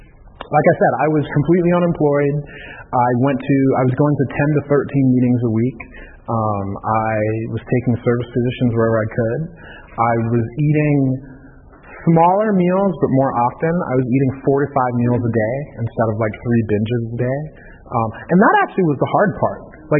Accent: the South, United States; I'm from the South, so, you know, Thanksgiving and all that kind of craziness.

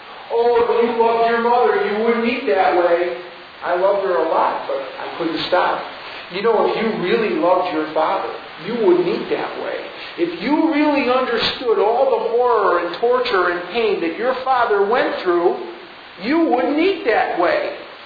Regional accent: Chicago, Illinois, United States; I grew up in an old neighborhood in Chicago. I'm from Chicago. You can sort of tell that. I was born and raised on the north side of Chicago.

